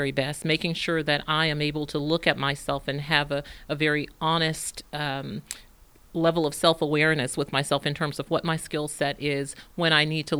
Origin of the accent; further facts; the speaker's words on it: Texarkana, United States; now in Plano, United States; as I was thinking about coming here from Texarkana, which is my hometown and where I began my career